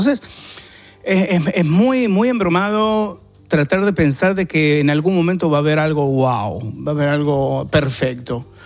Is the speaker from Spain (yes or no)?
no; Argentina; yo crecí en Argentina con España, que es la madre patria, es mi patria también.